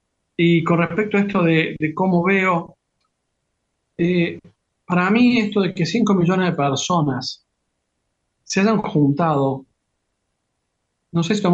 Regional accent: Argentina; somos argentinos, y cada día en muchos aspectos me enorgullece más ser argentino, en muchos aspectos, en otros no, y me siento parte de esa alma gigante argentina

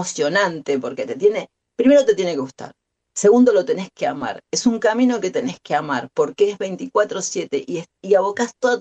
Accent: Argentina; somos argentinos y necesitamos entrar en un lugar y ver 155.403 títulos

